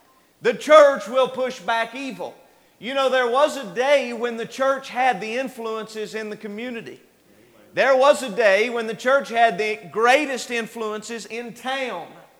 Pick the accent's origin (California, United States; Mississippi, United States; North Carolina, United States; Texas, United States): North Carolina, United States; Boone; Now, I grew up here in Boone, Watauga County, and was born in the late 80s.